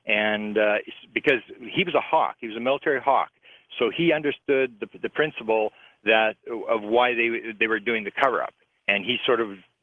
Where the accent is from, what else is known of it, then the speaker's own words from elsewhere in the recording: Canada; I'm a Canadian.